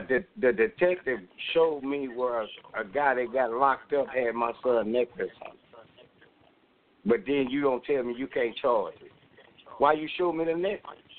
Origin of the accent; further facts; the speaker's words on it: Centerville, Illinois, United States; See, I'm originally from Centerville. So over there, we take it serious.